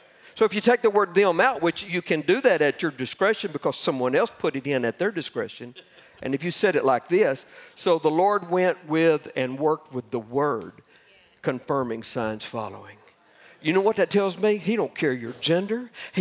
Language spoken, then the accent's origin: English; Oklahoma, United States; Remember, I'm from Oklahoma, so don't be laughing at me.